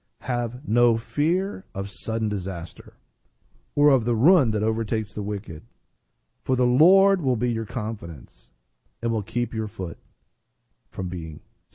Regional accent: United States; I'm going to do it because I'm an American and I can do it

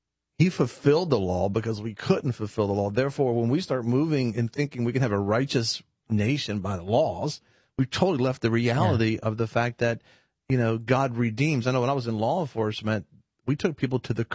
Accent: United States; As an American, you know, Americans can think any way they want to think

